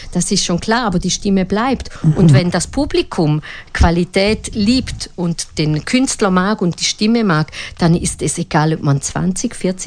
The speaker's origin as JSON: {"language": "German", "country": "Italy", "said": "ich bin Italienerin, ich habe Temperament für vier"}